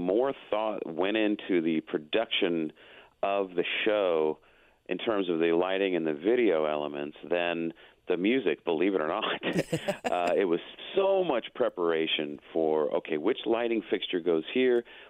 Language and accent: English; Chicago, Illinois, United States; back in my hometown of Chicago, and I said, you know what? This would be the perfect place to bring people together and enjoy this beautiful city